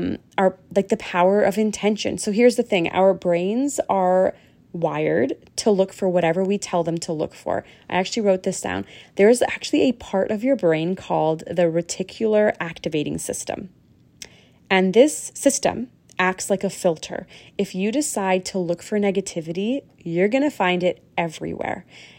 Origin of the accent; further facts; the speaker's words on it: Punjab, India; I'm East Indian. Like, I have this Punjabi fire in me. Like, it is just embedded in my bones.